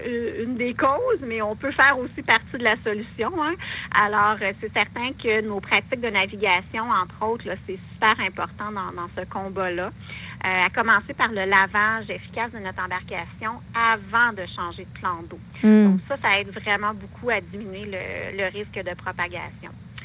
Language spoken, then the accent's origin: French; Quebec, Canada; Je trouve que ça reflète bien nos droits en tant que Québécois